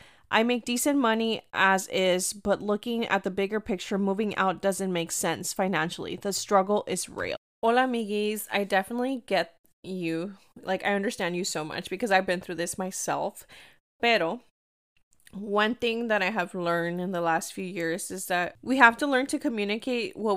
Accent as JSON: {"language": "English", "country": "United States", "said": "I am from two cultures. I am Mexican American, and I'm here to take up space. Whether my Spanish is not perfect or my English is not perfect, but I speak Spanglish."}